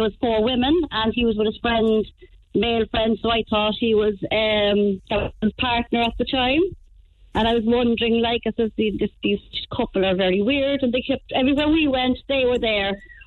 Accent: Dublin, Leinster, Ireland; I'm originally from Dublin.

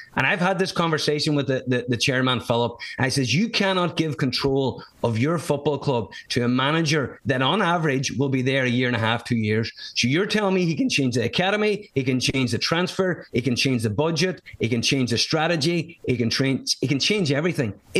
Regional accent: County Donegal, Ireland; I'm from Donegal.

